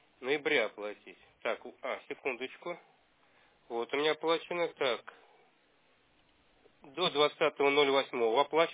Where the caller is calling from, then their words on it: Shushary, Saint Petersburg, Russia; Звоню я вам из Шушар, улица Пушкинская, дом 50.